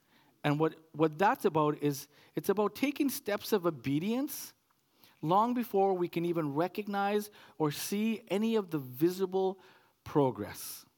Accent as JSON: {"language": "English", "town": "Calgary", "region": "Alberta", "country": "Canada", "tie": "born or raised there", "said": "I grew up in Calgary."}